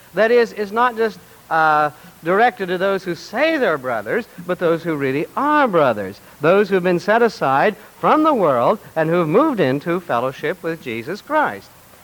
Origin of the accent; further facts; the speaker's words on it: Oregon, United States; And we grew up on the Oregon coast, and there's a mountain there.